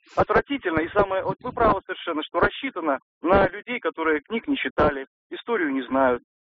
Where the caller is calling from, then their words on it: Moscow, Russia; я звоню из Москвы.